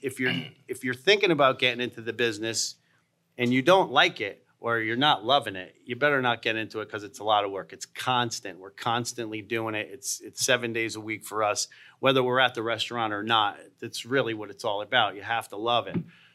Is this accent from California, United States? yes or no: no; New Haven, Connecticut, United States; growing up in this state, we have the best pizza around. So we grew up eating pizza in New Haven and West Haven.